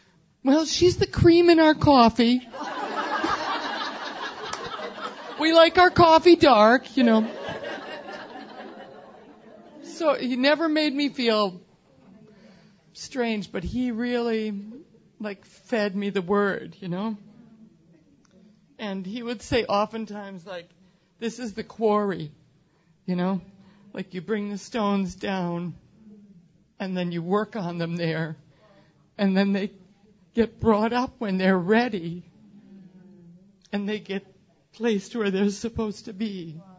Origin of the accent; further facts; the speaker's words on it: Wisconsin, United States; I grew up on a dairy farm in Wisconsin. I am not from New York City. I'm a Wisconsinite from, you know, I milked cows.